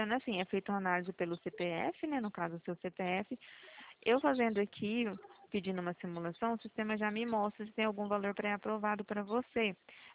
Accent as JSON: {"language": "Portuguese", "town": "Dourados", "region": "Mato Grosso do Sul", "country": "Brazil", "said": "a gente é daqui de Dourados."}